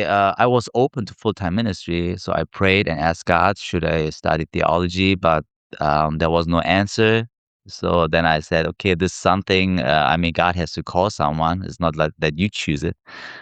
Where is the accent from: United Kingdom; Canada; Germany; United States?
Germany; Frankfurt, Hesse; I was born and raised in Frankfurt, Germany. Even my name is typically German. … is not the Korean name. But yeah, I have a Korean passport